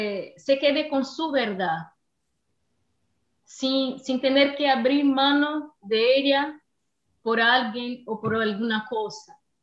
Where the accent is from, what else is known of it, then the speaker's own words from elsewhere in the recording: Salvador, Bahia, Brazil; Spanish is a second language; soy de Salvador, de Bahía, que tiene playas, es una ciudad litoránea, pero ahora no estoy en Salvador, estoy en otra ciudad, un pueblo, un pequeño pueblo, en la playa. Estoy muy cerca de la playa.